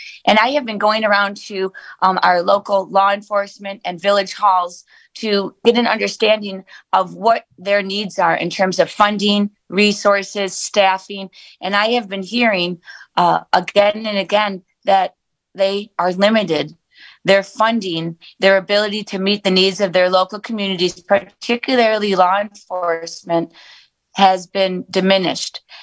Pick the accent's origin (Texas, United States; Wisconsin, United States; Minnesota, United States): Wisconsin, United States; Fox Point; I've spent 45 years of my life living in the district, born and raised in Fox Point, raised our four children in Senate District 8 communities of Bayside and River Hills. We live in Whitefish Bay.